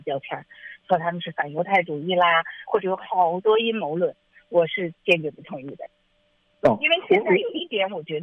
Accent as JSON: {"language": "Chinese", "country": "China", "said": "就像当年我们在是从大陆来的，我们都经历过六四的这个学潮。"}